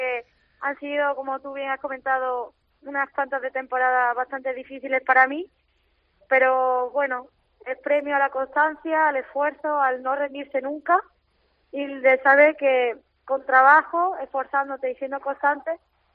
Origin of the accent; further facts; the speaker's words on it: Málaga, Andalusia, Spain; soy muy malagueña, soy muy malaguista